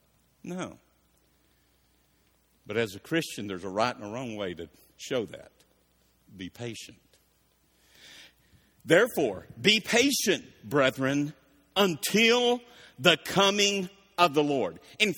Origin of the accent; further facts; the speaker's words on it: Marietta, United States; We grew up in Marietta.